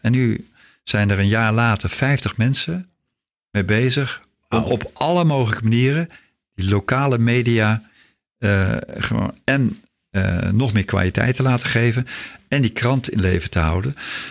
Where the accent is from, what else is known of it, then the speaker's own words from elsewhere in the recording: Soest, Utrecht, Netherlands; Ik kom uit Soest.